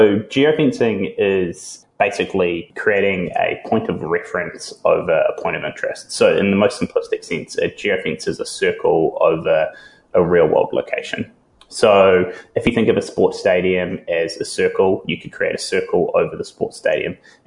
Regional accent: New Zealand; I am. I'm a Kiwi.

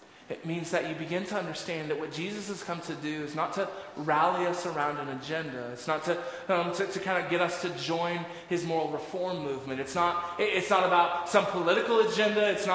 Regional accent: the South, United States; I grew up in the South. We had Easter pageants.

